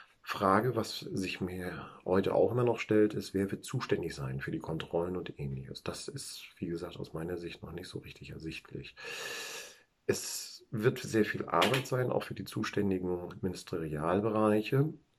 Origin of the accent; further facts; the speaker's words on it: Rostock, Mecklenburg-Vorpommern, Germany; ich komme von der Ostseeküste aus dem Raum Rostock.